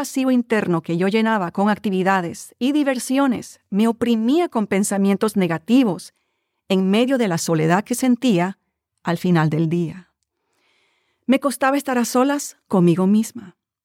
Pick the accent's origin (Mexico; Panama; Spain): Panama; Eso me asombró porque ya habían pasado 30 años desde que en mi país, Panamá, yo había sido una figura de la televisión.